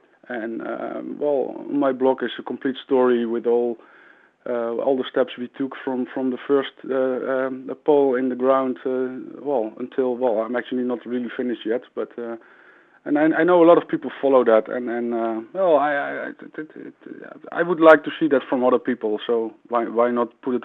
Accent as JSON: {"language": "English", "country": "Netherlands", "said": "and that I'm obviously from the Netherlands."}